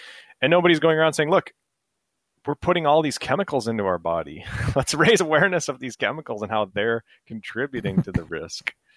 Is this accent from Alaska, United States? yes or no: no; Minnesota, United States; Like if you have a goalie playing hockey, because I'm from Minnesota